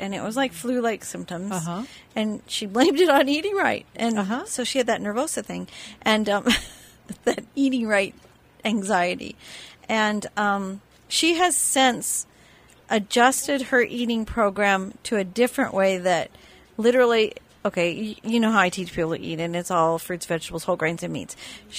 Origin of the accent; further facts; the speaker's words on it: Iowa, United States; You know, I grew up in Iowa, and oh my gosh, the chemicals I saw my dad pour on the corn